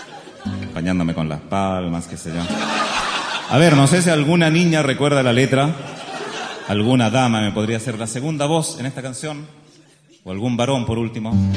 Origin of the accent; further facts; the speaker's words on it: Chile; Somos soñadores, los chilenos soñamos